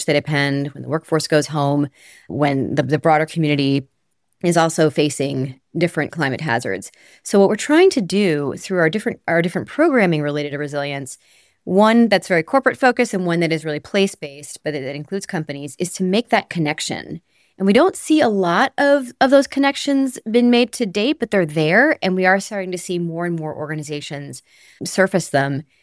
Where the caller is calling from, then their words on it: Washington, District of Columbia, United States; I'm calling from Washington, D.C., where C2ES is located.